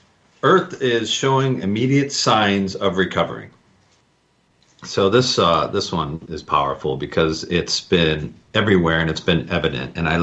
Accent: Ohio, United States; now in Los Angeles, United States; I've been in L.A. for long enough that, even though I grew up in the Midwest, south of Cleveland, but I've been in L.A. long enough that it feels like home.

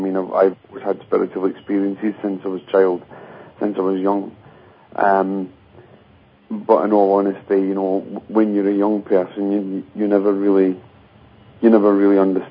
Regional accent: Lanark, Scotland, United Kingdom; born there; I was born in Lanark, not far away from Glasgow in Scotland.

